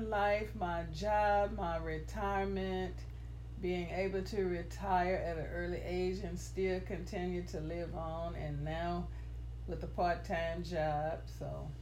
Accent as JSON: {"language": "English", "town": "Coushatta", "region": "Louisiana", "country": "United States", "tie": "born or raised there", "said": "I grew up in Coushatta, Louisiana, and my childhood was great. I grew up on a farm."}